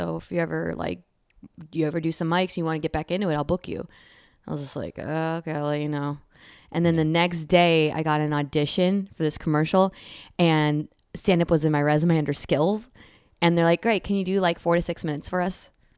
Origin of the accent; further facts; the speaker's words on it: Phoenix, Arizona, United States; now in Encino, United States; No, I'm from Phoenix originally.